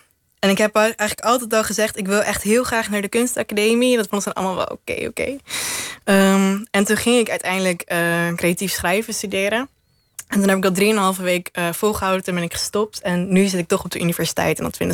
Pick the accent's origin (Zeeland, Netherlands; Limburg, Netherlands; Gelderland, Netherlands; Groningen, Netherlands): Gelderland, Netherlands; Ermelo; Nou, ik kom uit Ermelo. Dat heeft volgens mij 10.000 inwoners